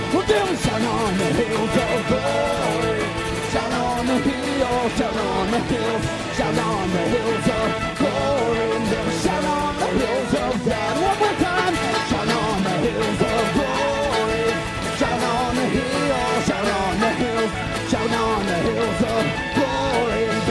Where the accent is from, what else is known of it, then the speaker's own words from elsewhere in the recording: Eugene, Oregon, United States; We're from Eugene, Oregon, and it's a blast to be here.